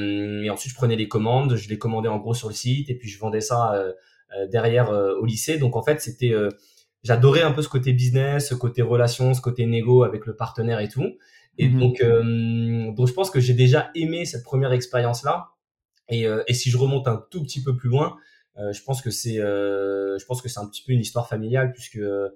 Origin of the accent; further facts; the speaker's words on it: Rennes, Brittany, France; moi je suis rennais d'origine, j'ai 35 ans, j'ai fait on va dire un peu toute ma scolarité là-bas.